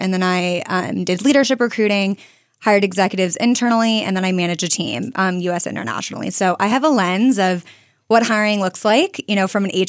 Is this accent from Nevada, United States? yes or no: yes; Las Vegas, Nevada, United States; also born or lived in California; I grew up in Vegas. I'm from Vegas.